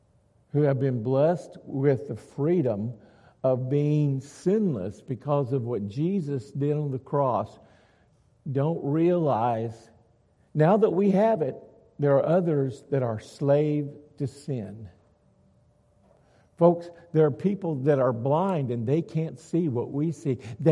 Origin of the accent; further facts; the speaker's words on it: United States; As an American, I've only known what you've known, this freedom that we have and that we take so for granted.